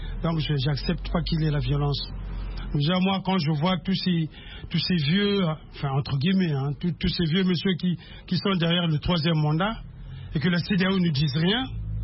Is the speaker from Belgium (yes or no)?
no; Republic of the Congo; now in Paris, France; Je suis du Congo, Congo-Brazza.